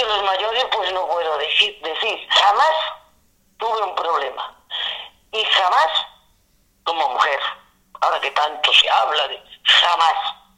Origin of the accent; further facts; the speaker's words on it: Istán, Andalusia, Spain; lo he hecho pensando en el bien de mi pueblo, que era lo que me importaba. Mm. Que Istán sobresaliera y se escuchara.